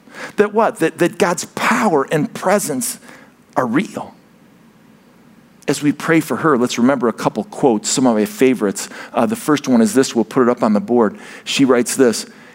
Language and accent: English; Ohio, United States; Now, I'm from Ohio, so I respond a bit differently.